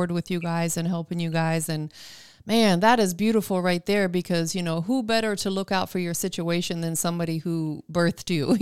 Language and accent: English; Tampa, Florida, United States; moved away as an adult; I was born in Tampa, but, you know, of course, I lived in like Safety Harbor, Clearwater, Largo. But, you know, born in Tampa, I represent Tampa.